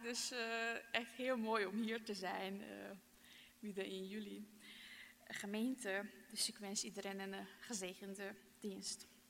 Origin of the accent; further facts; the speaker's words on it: Transylvania, Romania; Dutch is a second language; Dus jullie hebben vast gehoord dat ik niet Nederlands ben. Dus ik kom oorspronkelijk uit Transylvanië, dat is de Hongaarse gedeelte van Roemenië, dus de minderheid, zeg maar.